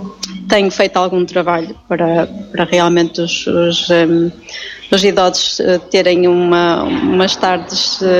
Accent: Macieira, Portugal; sou macieirense, nasci em Macieira

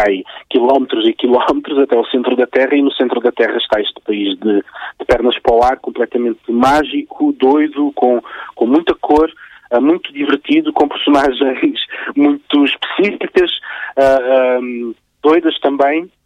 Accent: Faro, Portugal; moved away as an adult; now in Lisbon, Portugal; sou algarvio, tenho 33 anos, fui viver para Lisboa em 2003

